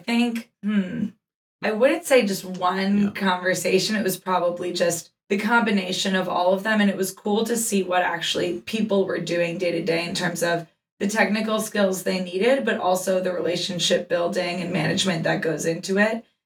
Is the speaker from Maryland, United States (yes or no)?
yes; Baltimore, Maryland, United States; And being born and raised in Baltimore